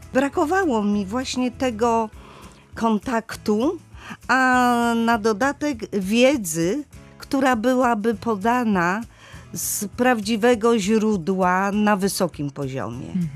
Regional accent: Pomeranian Voivodeship, Poland; born there; drugie moje miejsce to chyba serce Kaszub, gdzie się w ogóle urodziłam, bo urodziłam się na Kaszubach, wręcz na wsi.

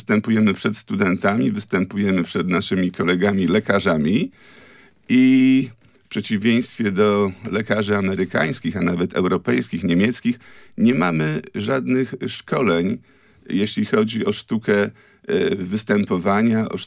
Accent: Sopot, Pomeranian Voivodeship, Poland; born there; Od urodzenia. Urodziłem się w Sopocie jeszcze w szpitalu położniczym

